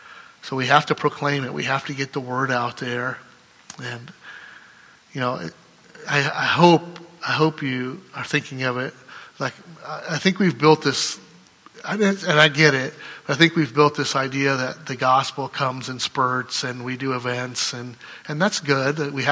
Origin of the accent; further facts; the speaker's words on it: Iowa, United States; he's from Mexico, I'm from Iowa.